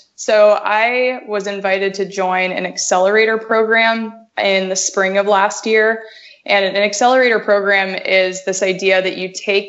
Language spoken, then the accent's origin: English; Bird Creek, Alaska, United States; So I was born and raised here in Bird Creek, Alaska, and was fortunate to be raised on really healthy, good food.